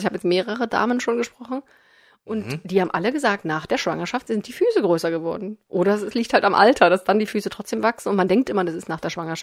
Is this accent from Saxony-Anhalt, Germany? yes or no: yes; Magdeburg, Saxony-Anhalt, Germany; Wenn du auf mich zeigst, ich komme auch aus Magdeburg.